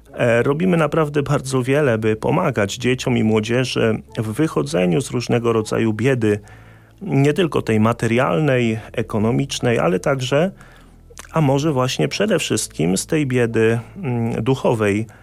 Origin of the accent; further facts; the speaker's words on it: Sycewice, Pomeranian Voivodeship, Poland; księża Salezjanie z parafii Sycewice koło Słupska. To są moje rodzinne strony.